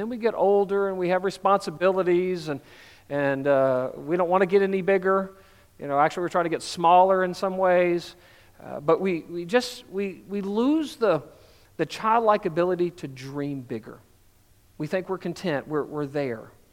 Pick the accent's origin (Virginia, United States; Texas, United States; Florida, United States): Texas, United States; You know, growing up in Texas and then other places in the country, everything was big.